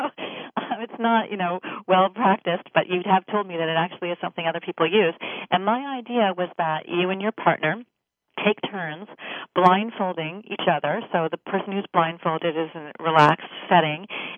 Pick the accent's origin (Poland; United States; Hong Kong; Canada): Canada; And I, in fact, I'm Canadian, and I was